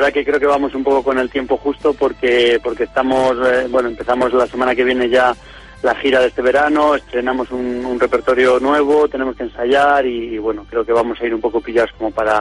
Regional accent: Castile and León, Spain; en mi pueblo, que es un pueblo de Soria, pues hay un centro cultural de una peña de gente de allí del pueblo

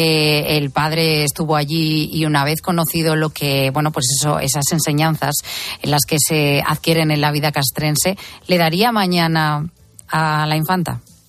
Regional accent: Aragon, Spain; bueno, yo sí, como soy maña, pero de la puerta nunca he pasado.

